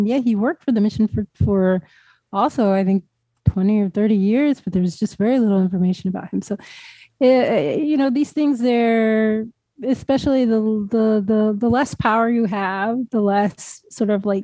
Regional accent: United States; which is also just mind-boggling as an American.

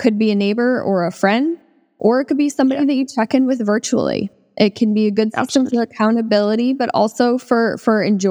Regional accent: Midwest, United States; I'm from the Midwest, and so there's a lot of snow and cold weather up there.

